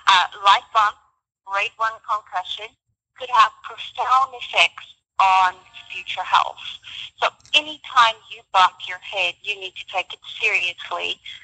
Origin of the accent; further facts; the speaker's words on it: Johannesburg, Gauteng, South Africa; No, I was born and raised in South Africa.